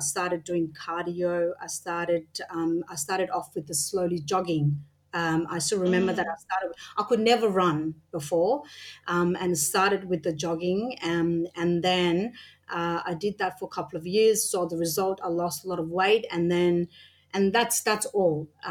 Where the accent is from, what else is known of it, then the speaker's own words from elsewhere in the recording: Nepal; now in Australia; Yeah, so basically you could say that like half of my life I grew up in Australia.